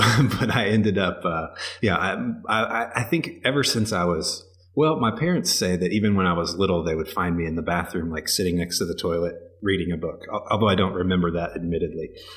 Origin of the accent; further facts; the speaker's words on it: Indiana, United States; I grew up mostly in suburban and rural Indiana, kind of suburban Indianapolis and rural Indiana.